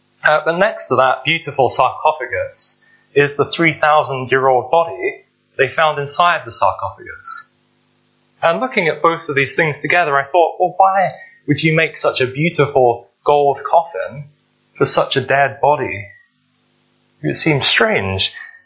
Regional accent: London, United Kingdom; When I was growing up in London, sometimes we'd have a day out to the British Museum.

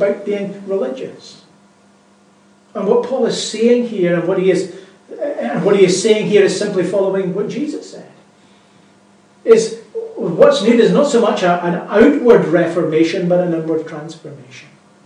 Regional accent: Scotland, United Kingdom; Where I grew up in Lanarkshire, we lived not far from the Clyde Valley.

